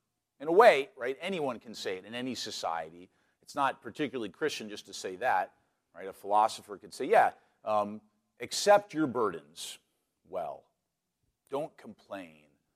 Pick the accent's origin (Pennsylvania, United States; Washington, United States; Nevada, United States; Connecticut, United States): Washington, United States; Seattle; You remember, I grew up in Seattle in the 80s and 90s, so sometimes these debates are still fresh in my mind.